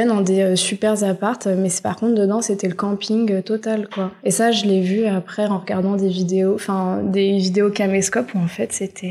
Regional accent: Paris, Île-de-France, France; J'ai grandi dans le 9e arrondissement, à Paris.

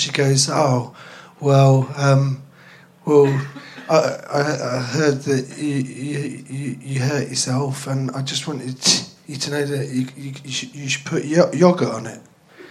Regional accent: London, United Kingdom; Yeah, but I grew up in Finsbury Park, so that's north.

